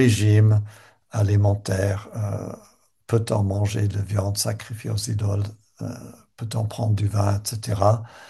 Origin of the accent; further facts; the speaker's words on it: Canada; Moi, je suis canadien, donc je viens de l'Amérique du Nord.